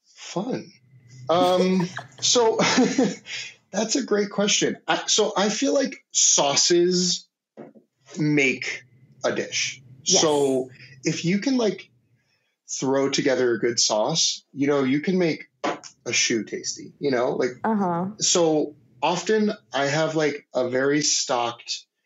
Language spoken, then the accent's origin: English; Maryland, United States; I grew up in like in Maryland, like sort of in the DC area, and like crab and seafood was sort of like bay.